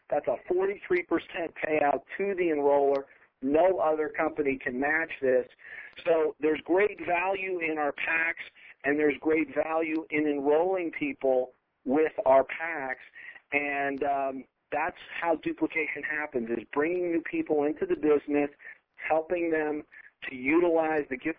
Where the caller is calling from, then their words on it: Colorado, United States; I'm calling in from Colorado this evening.